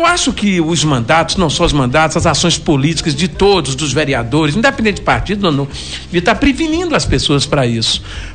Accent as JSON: {"language": "Portuguese", "town": "Condeúba", "region": "Bahia", "country": "Brazil", "said": "eu sou de Condeúba, você é de Caculé, nós somos catingueiros"}